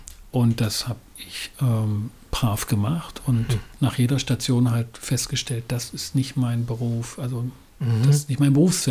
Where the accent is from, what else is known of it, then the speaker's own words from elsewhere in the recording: Moscow, Russia; weil ich biografisch sozusagen meine Kindheit in Moskau verbracht habe, ein Teil jedenfalls davon